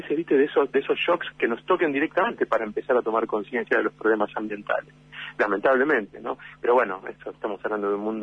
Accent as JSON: {"language": "Spanish", "region": "Buenos Aires", "country": "Argentina", "lives_now": "Puerto Madryn, Argentina", "said": "yo soy de Buenos Aires, soy una gran ciudad, ¿no? Viviendo en Puerto Madryn de hace tiempo, pero soy de una gran ciudad."}